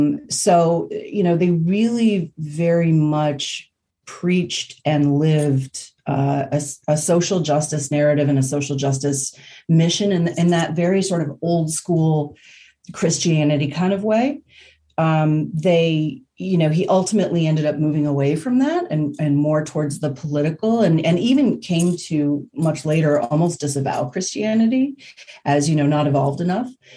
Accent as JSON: {"language": "English", "region": "Indiana", "country": "United States", "said": "I'm from Indiana."}